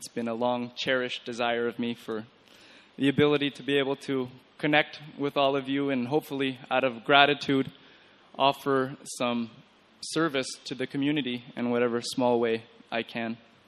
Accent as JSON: {"language": "English", "country": "Canada", "moved": "yes", "lives_now": "Mumbai, India", "said": "I'm hailing from Canada originally, though I've been living in Mumbai for the last 4 years, approximately."}